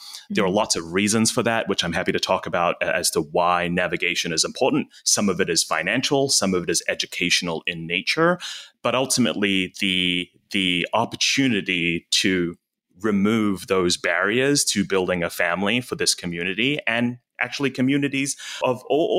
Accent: New Zealand; now in United States; I am from New Zealand at that moment in time. I was not a US citizen

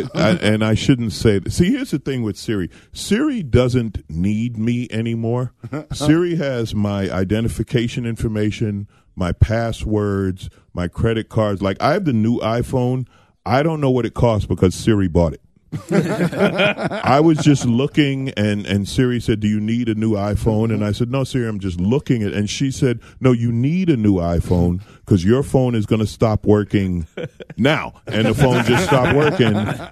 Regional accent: New York City, New York, United States; now in Los Angeles, United States; But, yeah, I grew up in New York and Queens. Then I moved to L.A.

